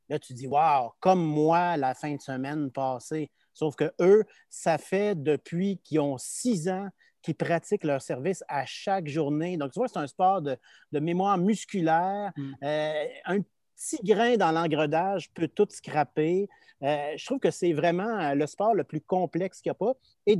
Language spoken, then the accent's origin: French; Saint-Jérôme, Quebec, Canada; born there; Moi, je suis né à Saint-Jérôme, une petite ville où il y avait deux sports.